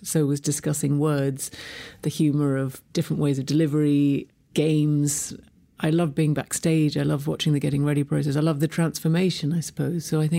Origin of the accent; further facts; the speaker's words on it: London, United Kingdom; I was born and raised in London. My parents were both opera singers.